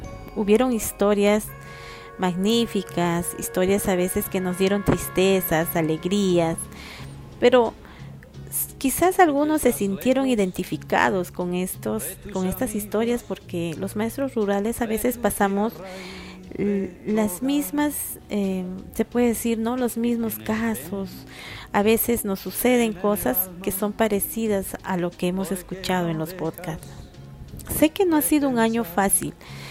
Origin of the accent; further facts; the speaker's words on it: Peru; los maestros somos del Perú y el Perú siempre está unido